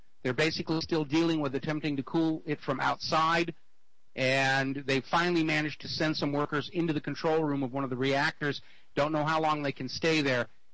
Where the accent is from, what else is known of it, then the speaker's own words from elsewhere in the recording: New Hampshire, United States; I grew up in New Hampshire. I grew up in a farm in New Hampshire, and when I was a kid there, everybody was eating the food that came out of their backyard.